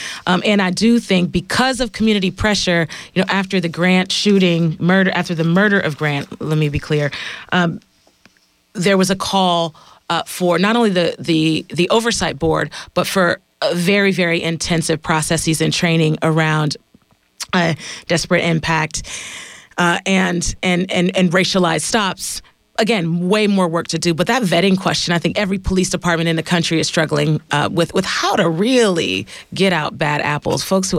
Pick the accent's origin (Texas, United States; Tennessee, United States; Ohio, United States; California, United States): California, United States; San Francisco; also born or lived in West Oakland; now in Richmond, United States; I'm from the Fillmore, got pushed out of San Francisco, moved to West Oakland, was there for 15 years. I just moved to Richmond.